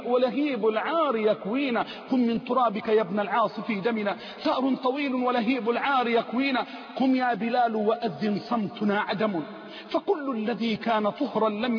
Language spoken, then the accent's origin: Arabic; Egypt; عندنا في مصر